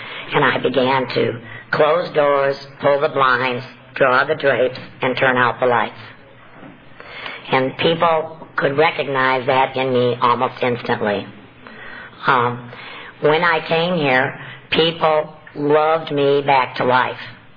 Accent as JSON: {"language": "English", "town": "Winder", "region": "Georgia", "country": "United States", "said": "I'm from Winder, Georgia, and I am pleased to be here this afternoon doing this workshop."}